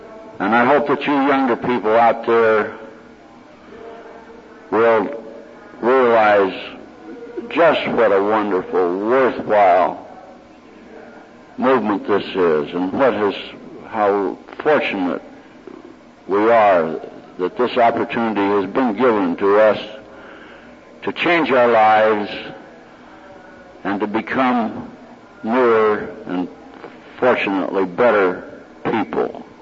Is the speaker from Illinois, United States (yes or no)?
yes; Springfield, Illinois, United States; I'm from Springfield, Illinois.